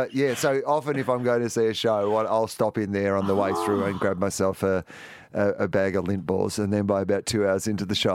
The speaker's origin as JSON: {"language": "English", "country": "Australia", "said": "Small steps as an Australian."}